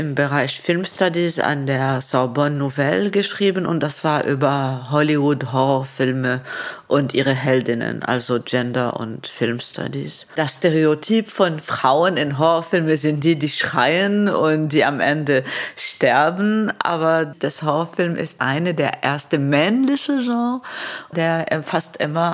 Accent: Lebanon; Ich meine, ich bin Libanesin

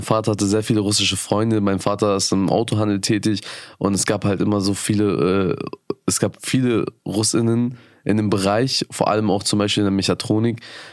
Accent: Bremen, Germany; ich bin ein Bremer Jung. Ich bin hier geboren in Bremen, bin 24

